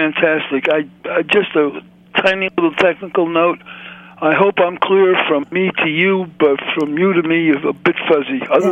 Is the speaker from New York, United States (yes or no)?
yes; Brooklyn, New York, United States; I'm a combat veteran. I'm a kid from Brooklyn. I never give up.